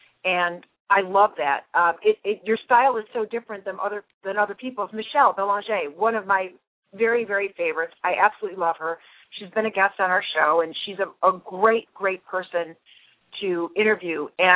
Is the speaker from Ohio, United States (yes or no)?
yes; Ohio, United States; I love the Ohio books, obviously, because I'm from Ohio